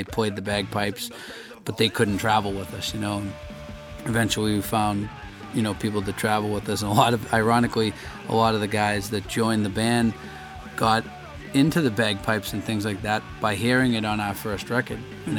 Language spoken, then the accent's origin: English; Boston, Massachusetts, United States; we're from Boston, Massachusetts, and, you know, I think like Irish music was very prevalent in my upbringing